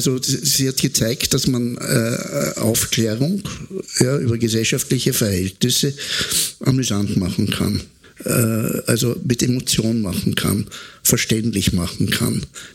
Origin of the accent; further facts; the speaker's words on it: Austria; Das heißt, das ist ein Selbstverständnis, was wir Österreicher sind